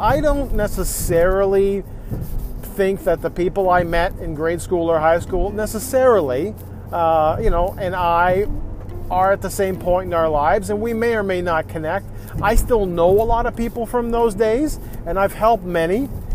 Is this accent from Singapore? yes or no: no; Scarborough, Ontario, Canada; Born and raised in Scarborough, but spent so many years growing up in different parts of Ontario.